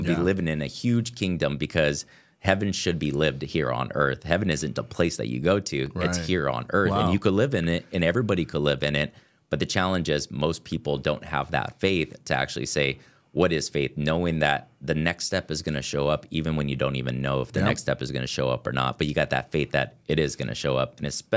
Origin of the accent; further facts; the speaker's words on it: San Jose, California, United States; Dang, over here in Silicon Valley, like, I guess we do have some stuff, but like being born and raised in San Jose